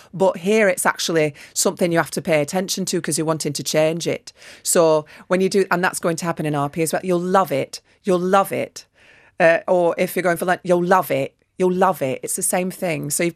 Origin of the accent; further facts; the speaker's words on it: Australia; accent: Australian; So if we do, in Australian, we do a light L and a dark L.